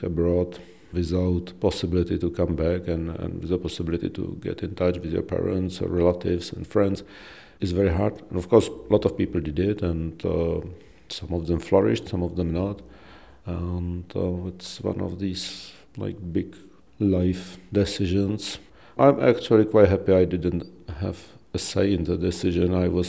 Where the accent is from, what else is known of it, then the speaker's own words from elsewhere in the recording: Bristol, South West England, United Kingdom; born there; and thus a year later, I was born in Bristol.